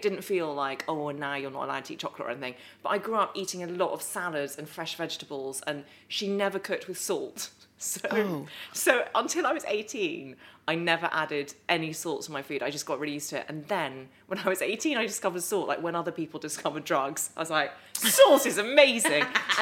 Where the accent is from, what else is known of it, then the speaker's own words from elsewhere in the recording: Epsom, South East England, United Kingdom; Grew up in Epsom, was born in Epsom, spent the first 4 years of my life there. I'm half Swiss, so my mother's originally from Switzerland.